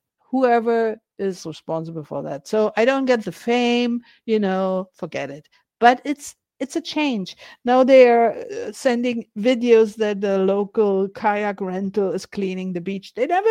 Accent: Berlin, Germany; English is a second language; It's never, you know, the German way. I grew up in Berlin. You know, we say what we think.

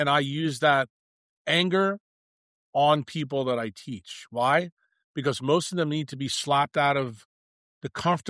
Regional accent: New York City, New York, United States; I said, if I listen to you two, I'm going to wind up as a poor kid growing up in New York City.

